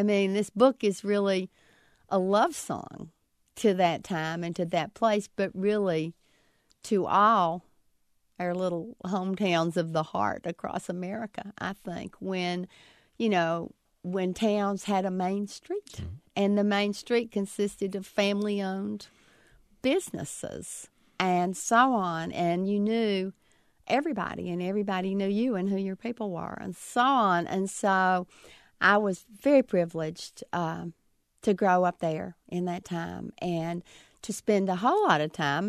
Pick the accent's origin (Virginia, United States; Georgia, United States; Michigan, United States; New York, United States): Virginia, United States; Grundy; My hometown of Grundy, Virginia, has just gone through this huge flood control project.